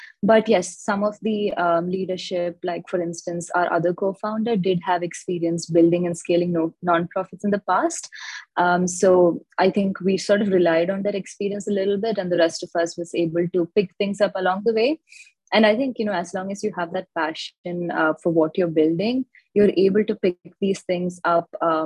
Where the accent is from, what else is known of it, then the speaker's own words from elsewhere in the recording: Kerala, India; I grew up in Kerala, which is the state in the southern part of India.